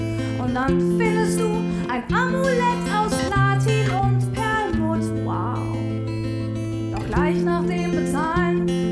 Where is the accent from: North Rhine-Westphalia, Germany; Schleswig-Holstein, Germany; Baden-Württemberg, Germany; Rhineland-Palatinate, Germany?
North Rhine-Westphalia, Germany; Ich weiß das, weil ich persönlich bin aufgewachsen in Ostwestfalen.